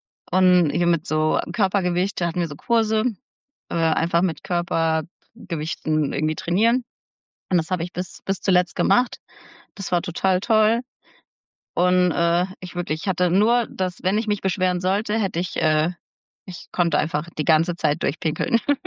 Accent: Germany; Und der ist 20 Kilometer von Hanau weg gewesen, in meiner Heimatstadt quasi, wo ich herkam.

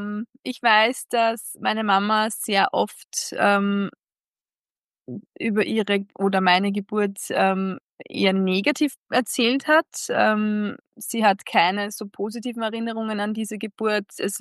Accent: Upper Austria, Austria; ich komme aus Oberösterreich, aus dem Mühlviertel und bin heuer 30 Jahre, letztes Jahr 30 Jahre alt geworden

